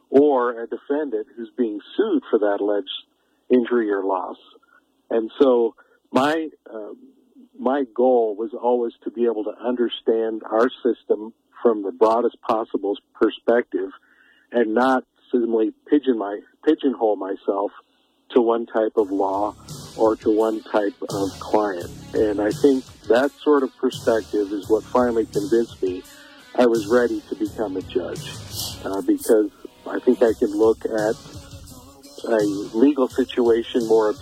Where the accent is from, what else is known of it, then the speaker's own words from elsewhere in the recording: Billings, Montana, United States; born there; now in Kalispell, United States; My folks grew up there. I was born in Billings in 1964, so I'm 59 presently, and I have lived in Kalispell since 1995